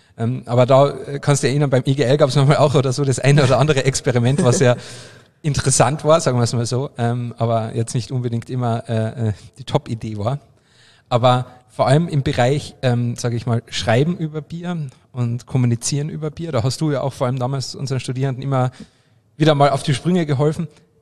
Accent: Carinthia, Austria; also ich komme ja aus Kärnten

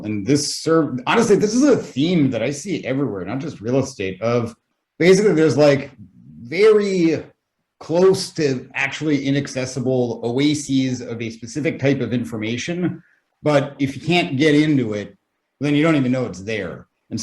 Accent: United States; honestly, I'm American, so I'll throw legit shade.

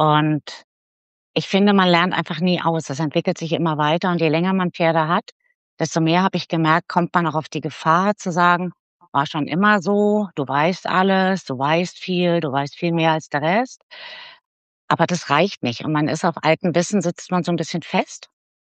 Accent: Bavaria, Germany; Und ich bin aus Mittelfranken, in der Nähe vom schönen Nürnberg

